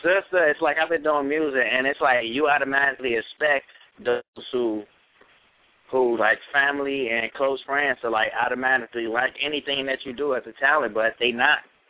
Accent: Maywood, Illinois, United States; born there; I'm originally from Maywood, Illinois. That's where I was born at.

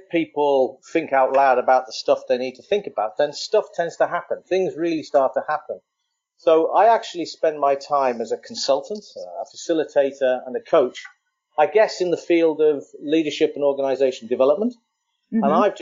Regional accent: Ireland; Sadly, as an Irishman, the RFU has sort of aligned this all into helping England to become a winning rugby team again.

